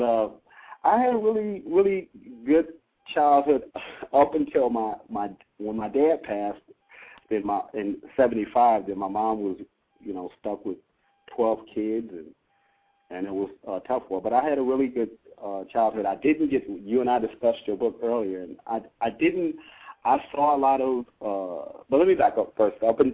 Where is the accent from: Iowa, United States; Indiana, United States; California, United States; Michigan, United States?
Michigan, United States; Detroit; I am from Detroit. Born and raised, and I don't live in Detroit right now